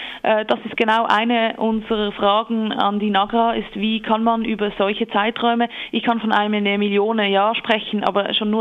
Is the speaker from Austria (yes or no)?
no; Switzerland; welcher Preis wollen wir als Schweizer da mitzahlen